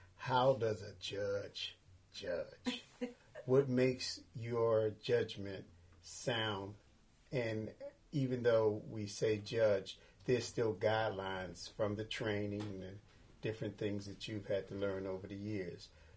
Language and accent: English; Washington, District of Columbia, United States; And I'm from Washington, D.C. And usually you get something in the mail that tells you that your tag is about to expire.